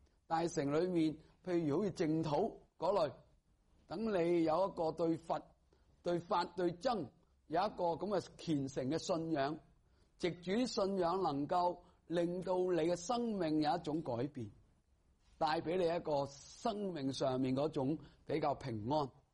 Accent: China; 咁我哋中国人嘅翻译嘅经典呢就有一个好处。

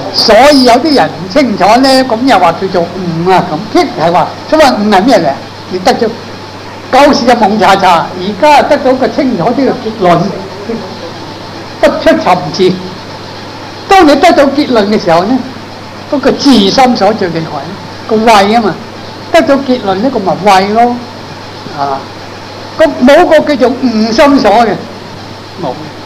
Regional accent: China; 咁我哋中国人，我想都系中国人咁样，会唔会系参样嘅呢？

